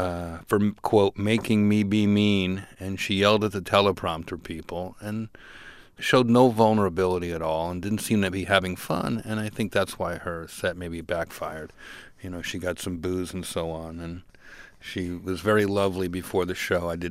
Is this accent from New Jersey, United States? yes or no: yes; Newark, New Jersey, United States; I grew up in New Jersey, in Newark, New Jersey. And I was kind of a scrawny kid. And my dad owned a catering hall.